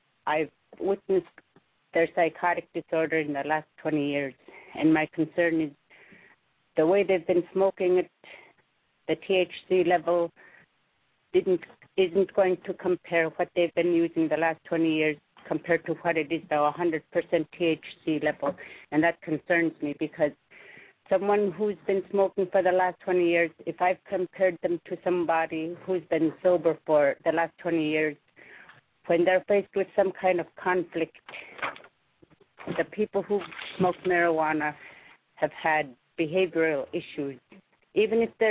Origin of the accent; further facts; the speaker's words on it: Akiak, Alaska, United States; I'm from Akiak